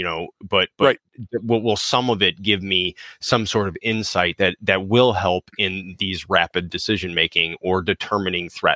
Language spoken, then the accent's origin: English; Chicago, Illinois, United States; So I grew up in Chicago. I was used to Dunkin'. Well, there's no Dunkin' out by me here on the West Coast, or there's very few.